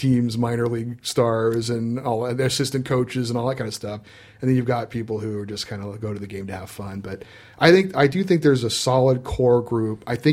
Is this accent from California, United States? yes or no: yes; California, United States; also born or lived in Hawaii; I was born in Hawaii. My dad was in the military. And then when I was very young, I moved to California. I've been here ever since.